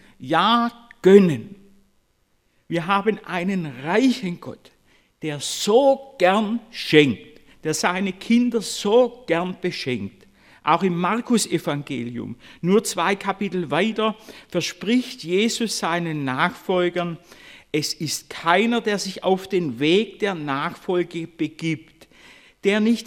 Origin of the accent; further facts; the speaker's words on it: Korntal, Baden-Württemberg, Germany; ich war das einzige Mal in meiner Heimatgemeinde Korntal zum Predigtdienst im großen Saal